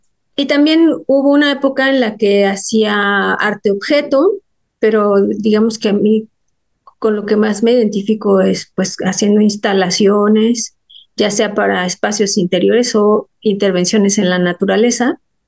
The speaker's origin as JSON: {"language": "Spanish", "region": "Mexico City", "country": "Mexico", "tie": "born there", "said": "crecí en un ambiente que yo diría que era mixto, es decir, nací en la Ciudad de México, oficialmente soy xochimilca, la familia de mi mamá es de Xochimilco, y la familia de mi papá son campesinos del Estado de México"}